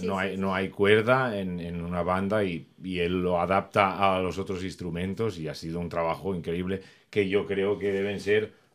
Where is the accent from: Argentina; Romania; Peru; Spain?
Spain; Balearic Islands; la semana después de aquí me voy a Menorca y tengo... las fiestas de mi pueblo